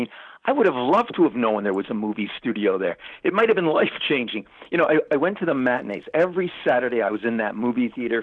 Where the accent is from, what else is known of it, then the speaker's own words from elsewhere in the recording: Trenton, Ontario, Canada; I grew up in Trenton with two older sisters in the 50s and 60s.